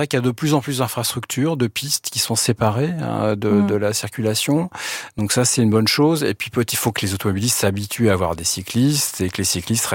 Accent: Normandy, France; je suis normand.

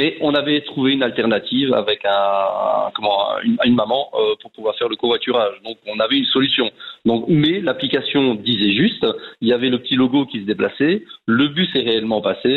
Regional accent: Thuin, Wallonia, Belgium; Déjà, je suis pas de l'Aube, je suis de Thouin, même si c'est à côté

